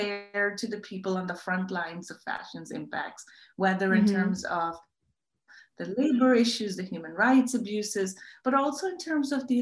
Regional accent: Karachi, Sindh, Pakistan; growing up in Karachi, there are a lot of garment factories there.

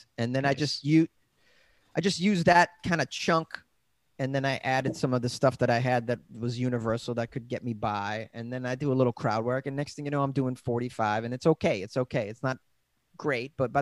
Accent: Boston, Massachusetts, United States; but he's a New Englander like me. I'm from Massachusetts.

